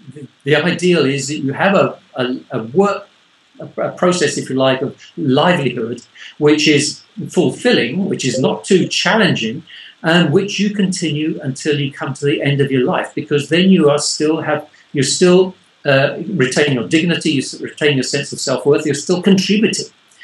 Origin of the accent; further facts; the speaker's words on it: London, United Kingdom; That living in England, I am obviously a Londoner indeed